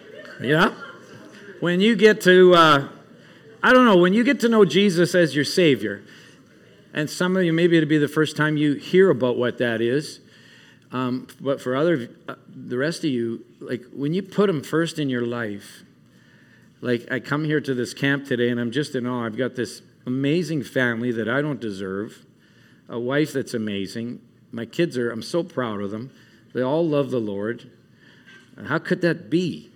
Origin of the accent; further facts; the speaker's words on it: Calgary, Alberta, Canada; I grew up in Calgary, Canada.